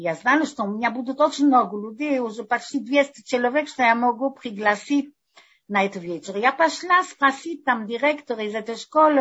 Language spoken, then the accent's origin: Russian; Ukraine; Я помню, я из Украины, я помню, что были свечи на окно из еврея, которые жили в нашем местечке.